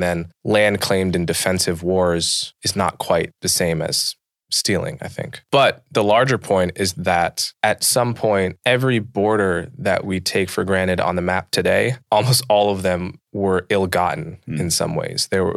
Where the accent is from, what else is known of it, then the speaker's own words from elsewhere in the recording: United States; born there; on my dad's side, my ancestors got to America was via slavery. And the long-term result of that is that I was born in America, which is the wealthiest nation